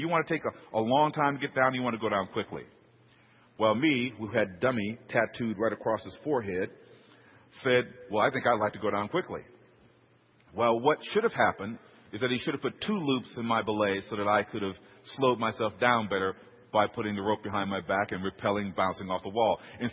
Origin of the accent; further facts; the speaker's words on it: Los Angeles, California, United States; See, I grew up in South Central L.A. Just walking to school was more excitement than hanging from a bungee cord, just surviving.